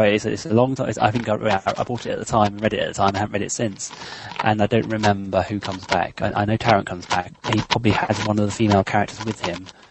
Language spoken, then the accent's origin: English; London, United Kingdom; from London, England.